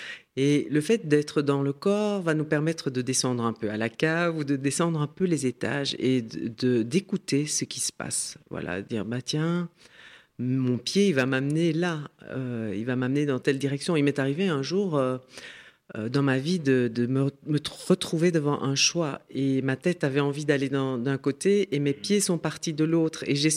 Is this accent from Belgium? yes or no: yes; Belgium; now in France; moi je suis belge